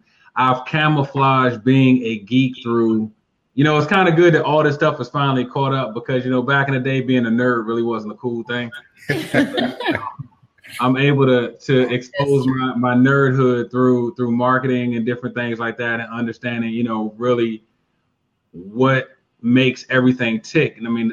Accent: Washington, District of Columbia, United States; also born or lived in Guam; I'm a native Washingtonian. I grew up here in Washington, D.C.

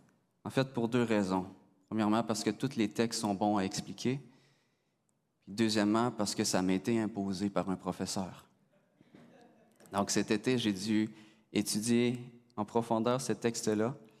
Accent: Quebec, Canada; Je viens de la Gaspésie, je suis ici à la Bible Part depuis 2013.

